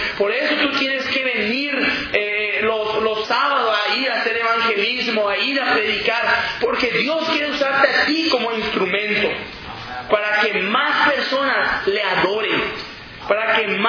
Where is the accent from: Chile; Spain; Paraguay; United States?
Paraguay; soy de Paraguay